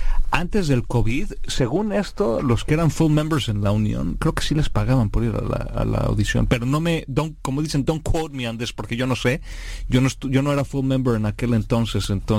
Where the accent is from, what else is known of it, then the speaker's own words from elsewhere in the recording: Mexico; also born or lived in Canada; Yo soy mexicano canadiense